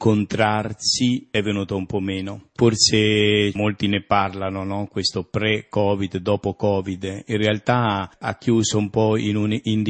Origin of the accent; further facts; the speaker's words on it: Chiaravalle, Marche, Italy; sono cresciuto a Chiaravalle perché i miei genitori si erano trasferiti lì per lavoro.